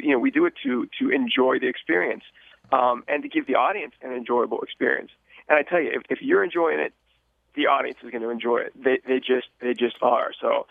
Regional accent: Pittsburgh, Pennsylvania, United States; I was traveling around my hometown of Pittsburgh doing a lot of shows

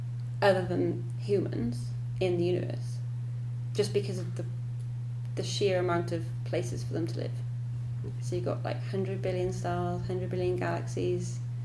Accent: Wales, United Kingdom; Yeah, so I'm Welsh.

